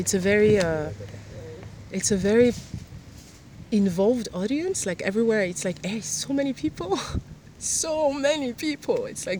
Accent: Iran; because I grew up in Iran during the 90s

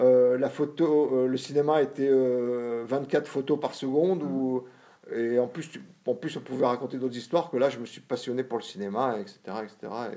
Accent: Marseille, Provence-Alpes-Côte d'Azur, France; moi qui viens d'une famille absolument pas du tout dans le métier, dans le milieu artistique, j'étais un enfant, j'ai grandi, je suis né à Marseille, très très loin de Paris et des milieux du cinéma.

